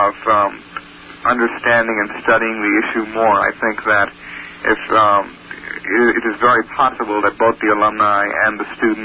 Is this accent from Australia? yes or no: no; Mumbai, Maharashtra, India; moved away as an adult; now in United States; I myself happen to be a minority. I'm originally from Bombay, and I've lived in this country for 3 years.